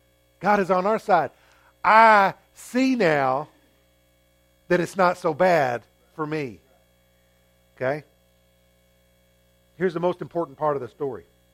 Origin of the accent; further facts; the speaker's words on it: Fort Stockton, Texas, United States; if you go out to where I was born and raised out in Fort Stockton